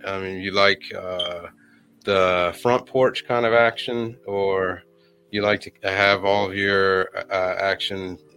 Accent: Florida, United States; because I'm from Florida and I have learned the value of having a garage when the winter hits.

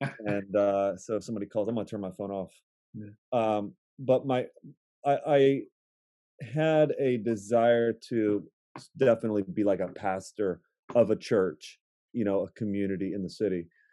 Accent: Akron, Ohio, United States; moved away as an adult; now in Baltimore, United States; I am born and raised in Akron, Ohio, which is the same city that LeBron James came out of.

